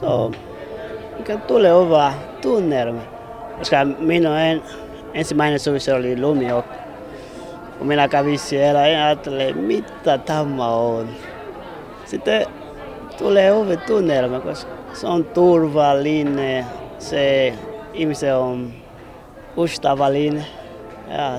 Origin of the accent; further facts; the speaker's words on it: Angola; now in Finland; kotoisin Angolasta.